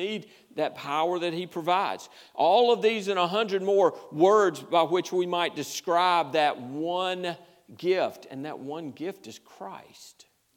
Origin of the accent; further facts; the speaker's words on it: United States; God's grace is no more in my life because I'm an American than it was in Esitadi's life as a Moy believer.